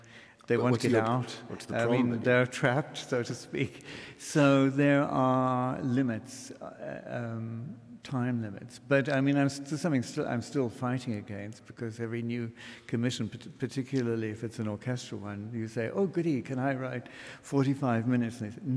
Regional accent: South Africa; That whole thing of you growing up in Africa and thinking of yourself as... We were called Europeans, you know.

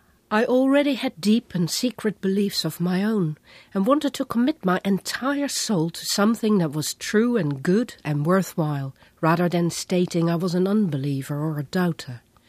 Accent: The Hague, South Holland, Netherlands; My deep connection with existential ideas came from my early background in the Netherlands. I was born in The Hague some years after the end of the Second World War.

